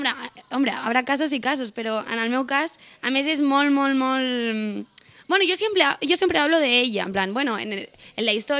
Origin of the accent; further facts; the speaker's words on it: El Prat de Llobregat, Catalonia, Spain; Som quatre dibuixants del Prat.